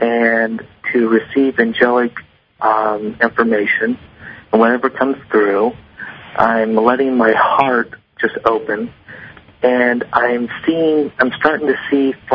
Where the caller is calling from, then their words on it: Indiana, United States; from Indiana.